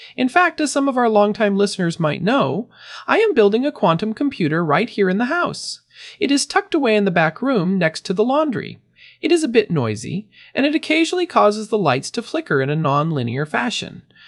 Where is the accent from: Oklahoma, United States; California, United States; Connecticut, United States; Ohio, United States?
Connecticut, United States; Storrs; born there; I am a New England donkey at heart. I was born in Storrs, Connecticut.